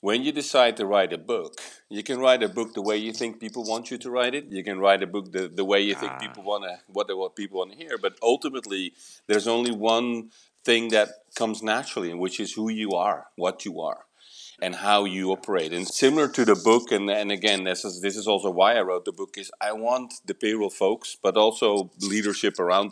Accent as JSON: {"language": "English", "country": "Netherlands", "second_language": "English", "said": "I'm from the Netherlands, and I'm not sure, but I think we're one of the most most direct people considered in the whole world."}